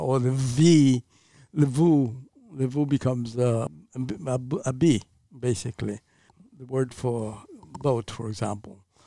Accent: Francavilla di Sicilia, Sicily, Italy; English is a second language; The word for lizard in my hometown, which is Francavilla di Sicilia, is nucetta.

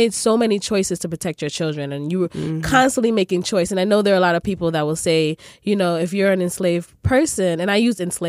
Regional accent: Sierra Leone; so I'm from Sierra Leone.

